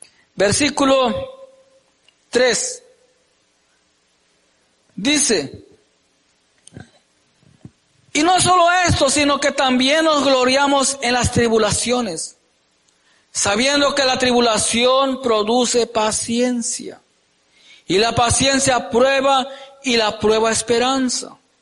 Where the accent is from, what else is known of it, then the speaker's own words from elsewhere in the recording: Veracruz, Mexico; al menos allí en mi pueblo, en Veracruz, tarda alrededor de 6 meses